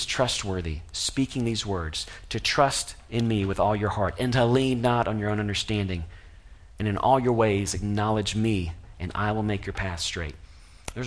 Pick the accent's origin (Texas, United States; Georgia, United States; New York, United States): Georgia, United States; Atlanta; I grew up in Atlanta, Georgia, and so there we were going up to North Georgia.